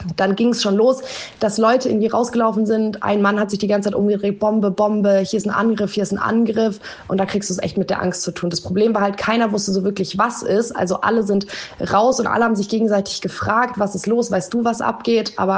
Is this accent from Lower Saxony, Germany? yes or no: no; Munich, Bavaria, Germany; Ich komme aus München